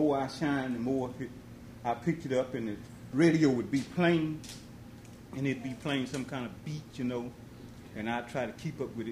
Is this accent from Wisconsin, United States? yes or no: no; Greensboro, Alabama, United States; now in Lake City, United States; In Alabama. A place called Greensboro, Alabama.